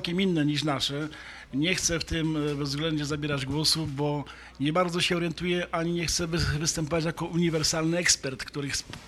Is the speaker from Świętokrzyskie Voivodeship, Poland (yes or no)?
yes; Pińczów, Świętokrzyskie Voivodeship, Poland; born there; also born or lived in Kielce; był najpierw aeroklub taki obywatelski w Pińczowie. Ja tam się urodziłem w zasadzie, dopiero potem mieszkałem w Kielcach